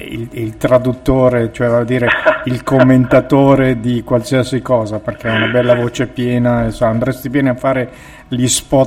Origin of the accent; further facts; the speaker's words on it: Milan, Lombardy, Italy; come diciamo a Milano, te se tacca al tram